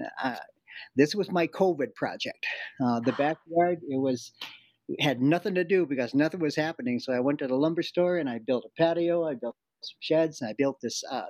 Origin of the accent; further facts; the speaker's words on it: Grand Rapids, Michigan, United States; now in Albuquerque, United States; from Grand Rapids, Michigan area. I'm a Pokagon Band Potawatomi member from Southwest Lower Michigan, and that's where most of my family is from, that area.